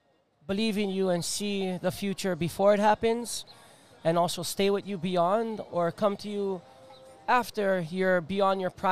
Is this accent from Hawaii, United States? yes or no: yes; Hawaii, United States; I'm just a Hawaiian Jewish boy.